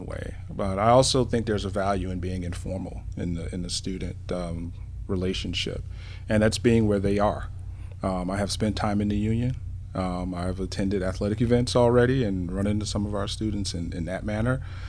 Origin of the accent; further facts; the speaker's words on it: Chicago, Illinois, United States; I also worked at the University of Chicago for 8 years, which is also my hometown of Chicago.